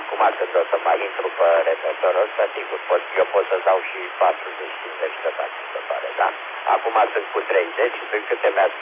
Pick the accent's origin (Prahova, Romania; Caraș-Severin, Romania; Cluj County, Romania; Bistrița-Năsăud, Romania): Prahova, Romania; Ploiești; moved away as an adult; now in Bucharest, Romania; Sunt ploieștean, dar după aia m-am stabilit în București, de vreo 50 de ani în București.